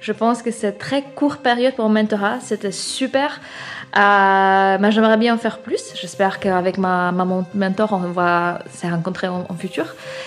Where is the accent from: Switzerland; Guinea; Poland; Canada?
Poland; French is a second language; qui c'est difficile à prononcer en français parce que je suis polonaise.